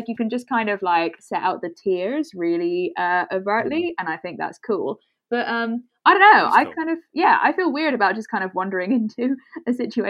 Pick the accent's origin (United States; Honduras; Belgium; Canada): Belgium; I'm from Belgium.